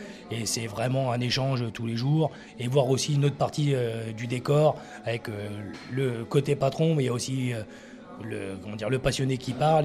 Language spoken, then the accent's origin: French; Nanteuil-le-Haudouin, Hauts-de-France, France; Moi, je suis natif de Nanteuil-l'Audouin. Je suis la 7e génération qui habite sur Nanteuil.